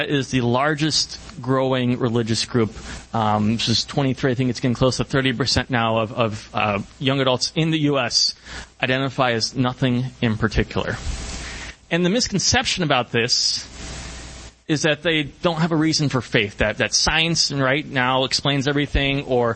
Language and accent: English; Chicago, Illinois, United States; accent: Chicago; I apologize if any of my Chicago accent slips into this today.